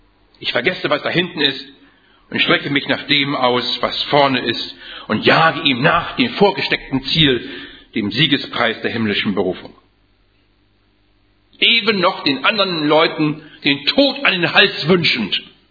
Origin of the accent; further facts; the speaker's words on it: Wilhelmshaven, Lower Saxony, Germany; born there; ich bin in Wilhelmshaven geboren und kenne die Gemeinde Jever seit 60 Jahren